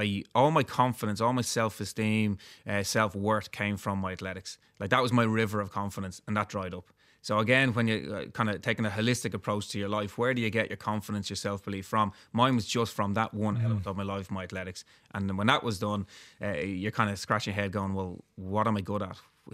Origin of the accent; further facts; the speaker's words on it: Dublin, Leinster, Ireland; Now, I grew up around Marley Park. My running club, Dundrum South Dublin, started there.